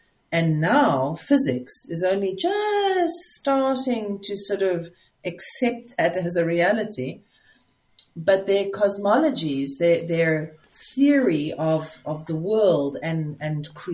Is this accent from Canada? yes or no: no; South Africa; born there; No, I was born in South Africa, and my business is still registered in South Africa, my practice.